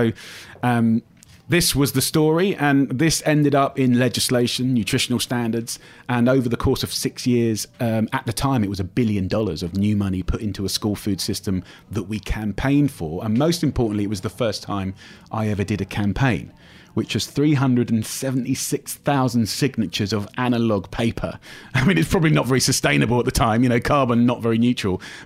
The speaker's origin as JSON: {"language": "English", "country": "United Kingdom", "said": "And it wasn't just about me being British. It was about me being from the outside."}